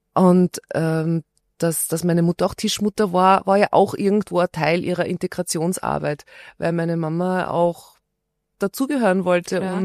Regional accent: Steyr, Upper Austria, Austria; Aber immerhin meine zwei älteren Schwestern sind noch im Mühlviertel geboren. Aber ich muss ganz ehrlich sagen, ich bin auch ganz gern in Steyr geboren und aufgewachsen, weil aus Christkindl zu kommen, das ist halt schon immer recht lustig.

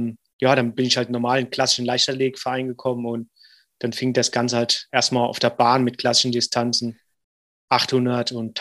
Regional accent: Neunkirchen, Saarland, Germany; damals in meiner Heimatstadt Neunkirchen

